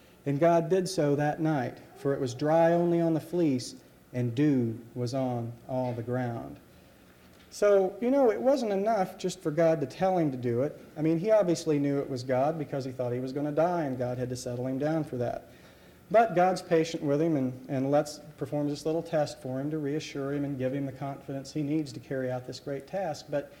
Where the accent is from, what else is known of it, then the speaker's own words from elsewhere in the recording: Xenia, Ohio, United States; I grew up in Xenia, a few miles over here